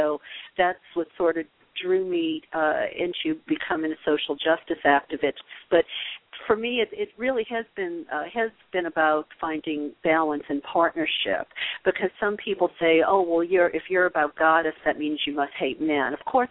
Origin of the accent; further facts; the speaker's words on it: the South, United States; As a woman, you know, growing up in the South, I didn't even know that I was a second-class citizen.